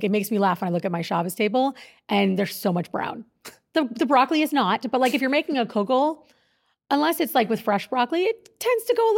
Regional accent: Seattle, Washington, United States; I grew up in Seattle across the street from my grandparents.

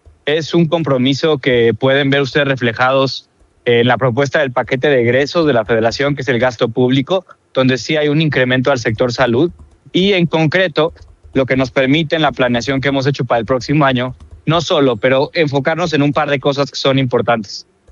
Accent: Mexico; Hay muchas cosas que nos enorgullecen como mexicanos

